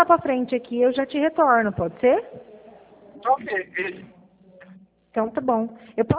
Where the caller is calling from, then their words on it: Araçatuba, São Paulo, Brazil; Eu estou aqui em Araçatuba